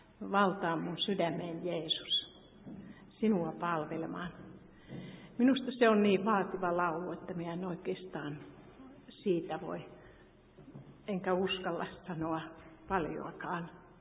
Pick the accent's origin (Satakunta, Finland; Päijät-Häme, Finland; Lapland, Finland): Päijät-Häme, Finland; Padasjoki; Olen syntynyt Padasjoella. Meillä oli suuri perhe, 8 lasta, josta minä olen nuorin. Isä oli kirvesmies